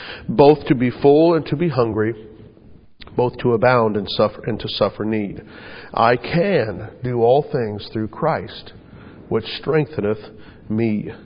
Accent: United States; And I, as an American, it's just, boy, it just makes me grit my teeth.

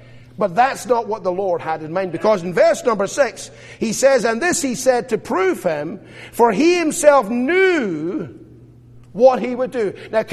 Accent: Scotland, United Kingdom; You know, I grew up in Scotland. You can probably tell that.

